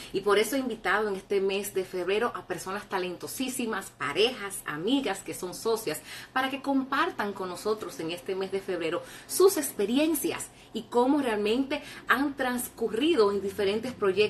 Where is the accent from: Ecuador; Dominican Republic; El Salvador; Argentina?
Dominican Republic; un evento muy importante en mi país, República Dominicana